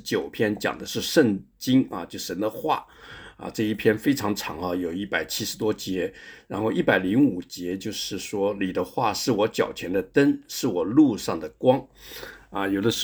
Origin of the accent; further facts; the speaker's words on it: Taiwan; 还有我从台湾来的哈